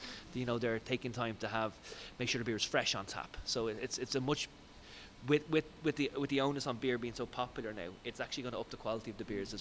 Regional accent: Dalkey, Leinster, Ireland; I'm from Dalkey myself, so, like, my local pub for me is my best pint of Guinness

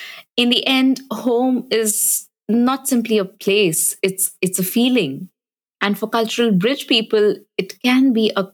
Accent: Durgapur, West Bengal, India; I'm from West Bengal in India, but then I had to learn to feel at home in different parts of India, each with its own distinct flavor, and then abroad in France

